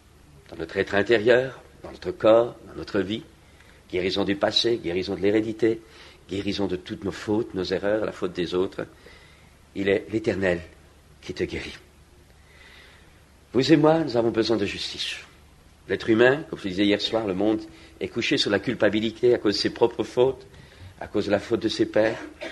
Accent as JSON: {"language": "French", "country": "France", "said": "Chez nous, en France, c'est le moment de l'impôt."}